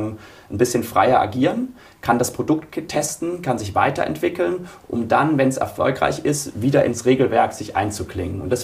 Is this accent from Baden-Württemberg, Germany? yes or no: yes; Baden-Württemberg, Germany; ich komme aus dem Badischen, da sagt man, es hat ein Geschmäckle.